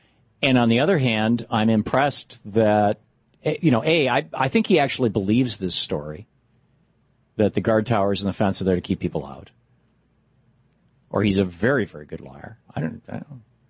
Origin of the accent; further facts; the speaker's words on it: United States; born there; And I'll tell you, I was born white in America. I was not born a wealthy family.